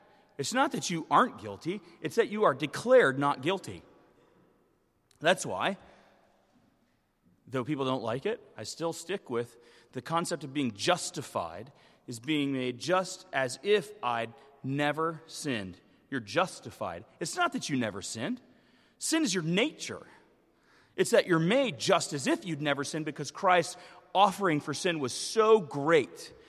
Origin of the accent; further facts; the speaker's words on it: Northeast, United States; I don't have to tell anyone I'm from the Northeast.